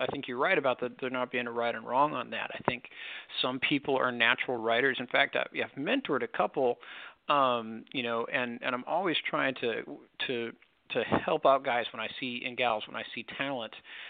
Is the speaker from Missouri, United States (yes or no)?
yes; Missouri, United States; I read over the radio at the age of 12 in my hometown of Missouri, and so it was in high school.